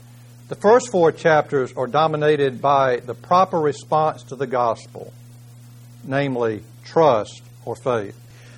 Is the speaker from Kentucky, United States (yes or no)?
yes; Kentucky, United States; born there; I was born in Kentucky, but I was pulling for Utah.